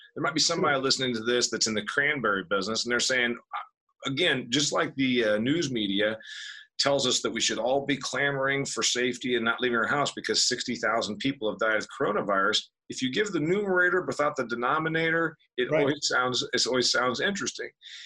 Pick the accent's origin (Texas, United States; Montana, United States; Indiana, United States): Indiana, United States; I'm from Indiana, one of the top 5 corn producing states.